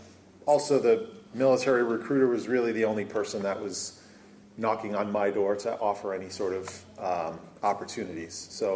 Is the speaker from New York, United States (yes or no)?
yes; Bronx, New York, United States; I'm from the South Bronx.